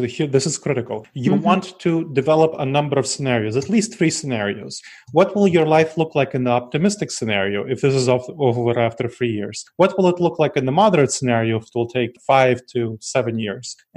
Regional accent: New York City, New York, United States; I grew up in New York City, so, you know, non-lingual those people.

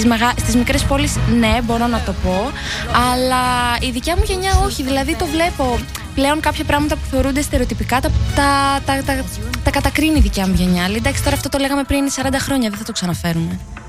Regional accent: Edessa, Central Macedonia, Greece; Είμαι από την Έδεσα, ναι. Μεγάλωσα εκεί, σπούδασα στη Θεσσαλονίκη. Έκανα και την άσκησή μου εκεί νομικά. Και ήρθα εδώ να εργαστώ.

